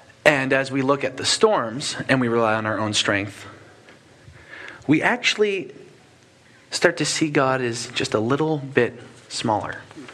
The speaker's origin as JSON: {"language": "English", "region": "East Coast", "country": "United States", "tie": "born or raised there", "said": "And I grew up on the East Coast"}